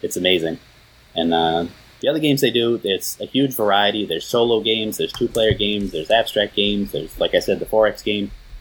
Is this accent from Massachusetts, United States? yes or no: yes; Massachusetts, United States; turns out we're both from Southern Mass.